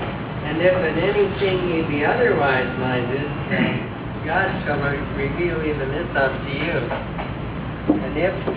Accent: Canada; being Canadian

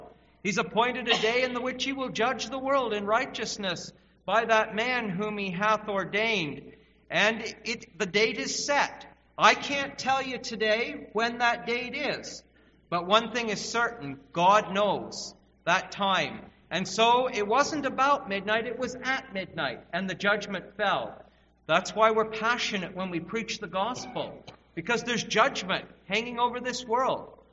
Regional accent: Smiths Falls, Ontario, Canada; under whose ministry and influence I had the privilege of growing up in Smiths Falls.

